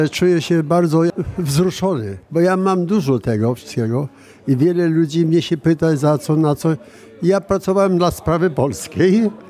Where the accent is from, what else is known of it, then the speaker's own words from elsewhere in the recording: Volyn Oblast, Ukraine; moved away; W 1939 roku ja z Wołynia jestem.